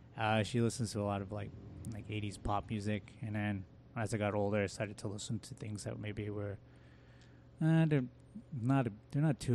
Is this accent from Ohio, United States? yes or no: no; Phoenix, Arizona, United States; I just kind of started from Phoenix and pretty much made a big circle around back to the valley, you know. I lived on the res, Navajo res, and then moved back to the Phoenix area